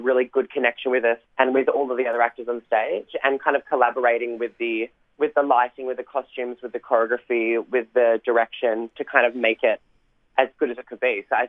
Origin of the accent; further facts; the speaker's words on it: Tasmania, Australia; which had been like a massive inspiration to me growing up in the Tassie theatre, kind of watching them in amateur theatre